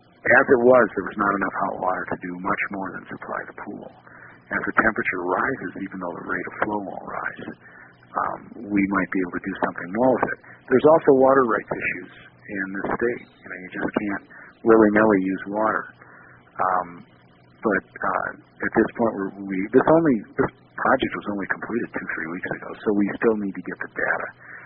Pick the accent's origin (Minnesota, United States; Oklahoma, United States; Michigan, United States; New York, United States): Minnesota, United States; now in Salida, United States; and I'm from Minnesota, but I'd rather us keep our money locally